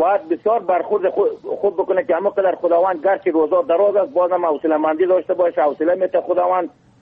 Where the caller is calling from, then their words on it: Ajar, Bamyan, Afghanistan; صاحب اصلا از قریه آجر، فعلا باشنده قریه قاغوری کهمرد ولسوالی کهمرد ولایت ما بامیان سید.